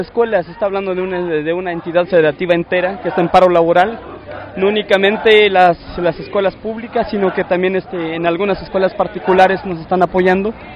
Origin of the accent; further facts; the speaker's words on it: Chiapas, Mexico; Pues aquí nosotros somos de Chiapas.